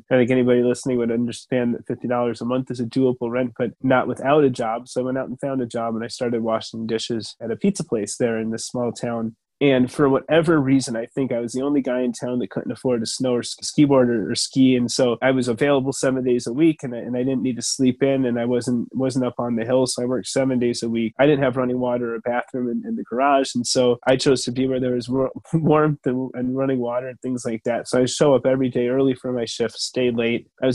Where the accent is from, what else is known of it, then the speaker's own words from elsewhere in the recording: Evanston, Illinois, United States; I grew up in Evanston, great family, AP student in high school, went to college on a full academic scholarship.